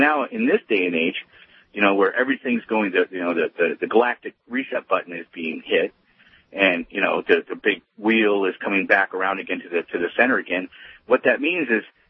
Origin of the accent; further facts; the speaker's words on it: Denver, Colorado, United States; as an American Indian guy, okay, grew up here in Denver, first one born off the res, born free